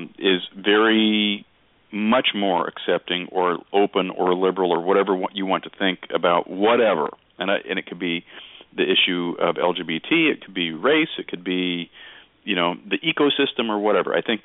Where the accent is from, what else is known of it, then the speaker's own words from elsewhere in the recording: Salem, Oregon, United States; when I was growing up in Salem, Oregon, 100 years ago